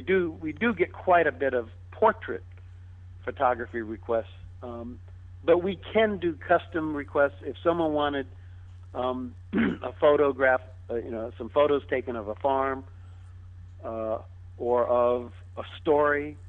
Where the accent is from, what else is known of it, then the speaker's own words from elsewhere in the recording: Washington, District of Columbia, United States; born there; You know, I was born in Washington, D.C., so when I went back to get those monuments